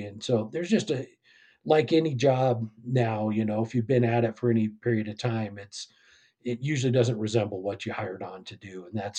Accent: Nevada, United States; also born or lived in Idaho / Arizona; now in Colorado, United States; Well, so I'm actually from Northern Idaho. I was born up there and then kind of raised in Nevada and Arizona. Moved to Colorado in 94.

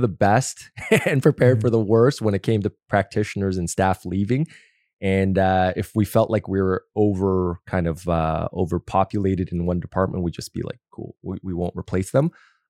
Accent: North York, Ontario, Canada; I grew up in North York.

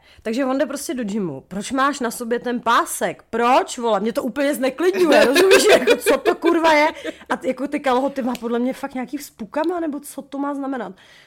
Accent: Sudetenland, Czechia; Navíc jsem zkomutová. Když už něco, tak jsem Selka ze Sudet

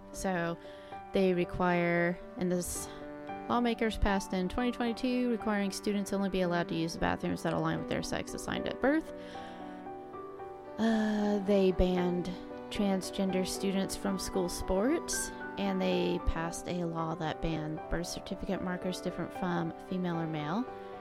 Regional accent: Oklahoma, United States; And I am partially from Oklahoma, and I don't care for that state at all.

